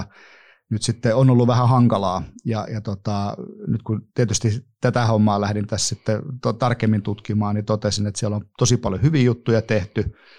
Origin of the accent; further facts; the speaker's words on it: Heinola, Päijät-Häme, Finland; now in Tuusula, Finland; No, Heinolasta olen kotoisin ja sehän ei yleensä paljon elämäuralle lupaa, mutta on kuitenkin sieltä ponnistanut sitten pois ja asustelen Tuusulassa ja työt ja sitten myöskin nämä aiemmat urheiluun liittyvät jutut niin pitkälti sitten Helsingissä.